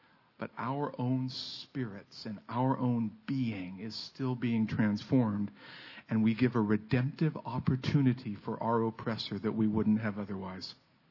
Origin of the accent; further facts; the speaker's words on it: United States; I grew up being an American, speaking barely English.